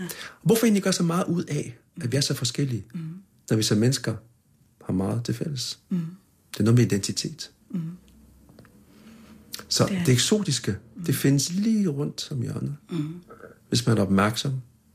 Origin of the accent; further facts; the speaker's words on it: Sudan; also born or lived in Egypt; now in Copenhagen, Denmark; jeg kommer fra Sudan, født i Egypten og undfanget i København